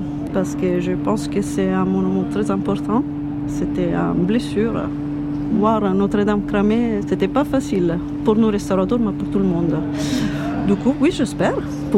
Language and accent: French; Italy; French is a second language; now in France; je suis italienne, je suis restauratrice, conservatrice de monuments historiques.